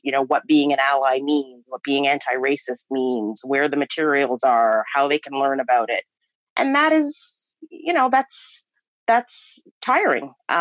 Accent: Ottawa, Ontario, Canada; It was my first time living in the United States, although I had traveled extensively. Born and raised in Ottawa, Canada.

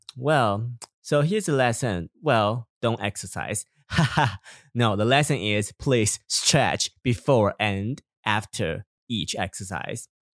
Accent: Taiwan; now in United States; I'm from Taiwan

